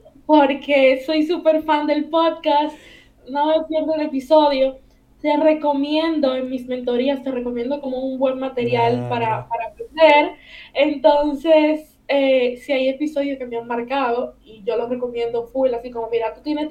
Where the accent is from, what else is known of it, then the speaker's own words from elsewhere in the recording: Dominican Republic; soy dominicana, vivo en República Dominicana.